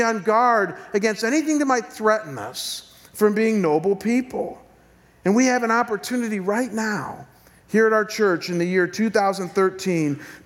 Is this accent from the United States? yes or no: yes; Midwest, United States; You guys know I come from the Midwest.